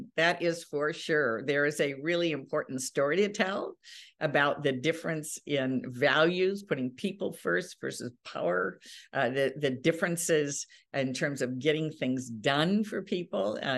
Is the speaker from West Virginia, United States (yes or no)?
no; Michigan, United States; I'm born and raised in Michigan. And I'm definitely going to be here in Michigan.